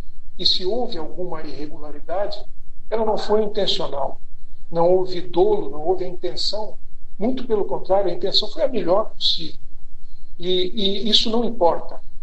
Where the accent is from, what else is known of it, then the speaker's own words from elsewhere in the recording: Maringá, Paraná, Brazil; eu nasci em Maringá, sou maringaense, vivo aqui, moro aqui, e eu quero que a cidade vá bem